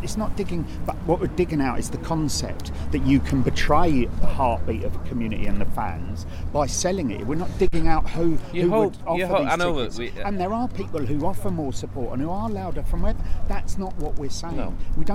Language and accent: English; London, United Kingdom; accent: Cockney; I'm a Cockney